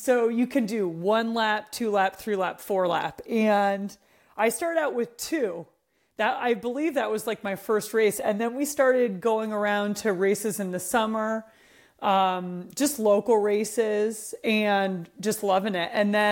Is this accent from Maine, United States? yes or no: no; Vermont, United States; my parents threw us into every sport imaginable growing up in Vermont